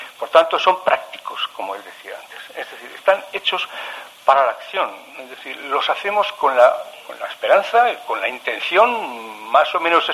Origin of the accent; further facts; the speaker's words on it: Basque Country, Spain; cómo somos los vascos, trabajadores